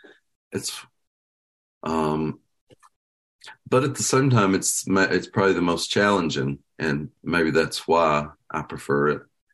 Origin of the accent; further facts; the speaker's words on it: Lilly, Kentucky, United States; And so even if you're in southeastern Kentucky, you can't just say I'm from Lilly. You'd have to say I'm from near Corbin, you know.